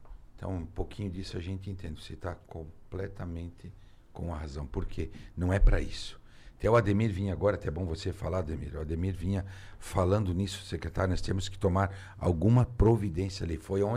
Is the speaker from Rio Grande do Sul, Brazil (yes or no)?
no; José Boiteux, Santa Catarina, Brazil; born there; Uma, José Boté, onde eu nasci